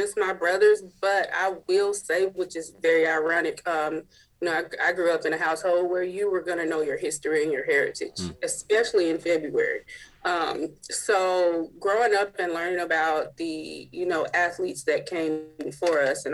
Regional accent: Hayti, Missouri, United States; I mean, I grew up in a very rural area. My hometown is called Hayti, Missouri. It's southeast Missouri. I am legit 80 miles from Memphis, which is south. And I am 250 miles from St. Louis, which is north.

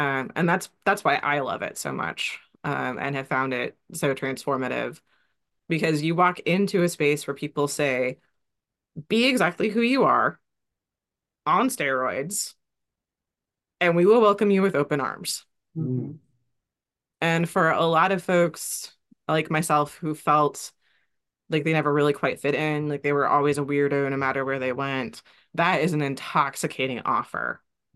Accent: Indianapolis, Indiana, United States; for our location, my hometown, Indianapolis.

